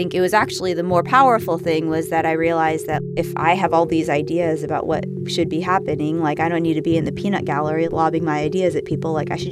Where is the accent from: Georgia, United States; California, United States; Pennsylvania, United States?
California, United States; accent: Californian; And I felt sounding like I was from California also did the same thing.